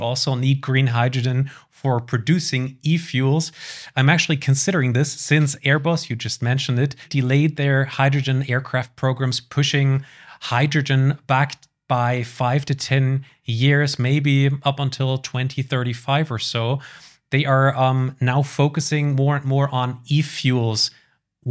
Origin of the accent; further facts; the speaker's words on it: Germany; I am from Germany.